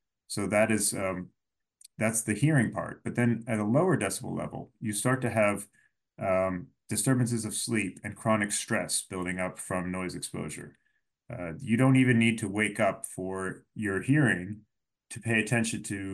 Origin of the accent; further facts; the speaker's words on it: Pittsburgh, Pennsylvania, United States; You know, I'm from Pittsburgh, and we used to have steel mills up and down the rivers there, and they've all disappeared.